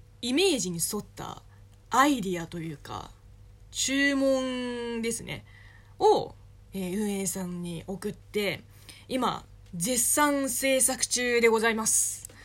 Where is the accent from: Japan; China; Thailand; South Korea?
China; 中国生まれ中国育ちの私